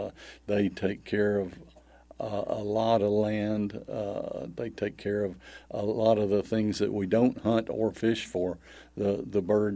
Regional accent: Batesville, Arkansas, United States; Batesville.

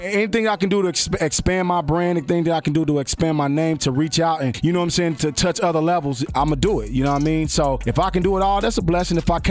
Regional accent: Kansas City, United States; Born and raised, man. I'm from Kansas City. Born and raised. Born bred here.

